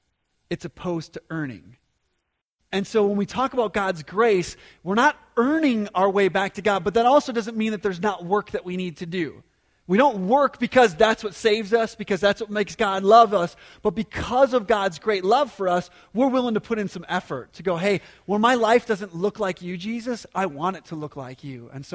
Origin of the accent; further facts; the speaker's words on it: Wisconsin, United States; also born or lived in New Mexico; Now, I grew up here in Wisconsin, so I saw, you know, deer, and I saw big deer, I saw big bucks. And so I lived in New Mexico for 7 years.